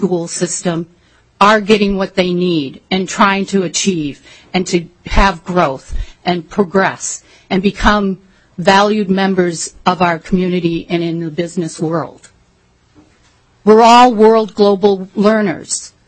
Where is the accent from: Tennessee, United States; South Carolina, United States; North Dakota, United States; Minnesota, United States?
Minnesota, United States; When I grew up here in Minnesota, it was a community school.